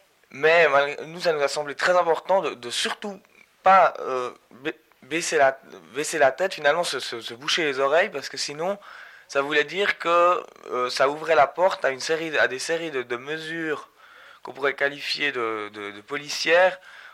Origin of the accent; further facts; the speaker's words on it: Switzerland; Enfin, même si je suis suisse, c'est pas un truc qui me tracasse énormément.